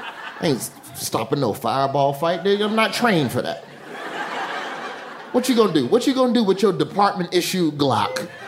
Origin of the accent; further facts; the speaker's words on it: the South, United States; I'm from the South, where everybody wants to have a little chit-chat with you. But New York, that's the first rule of New York, is mind your damn business.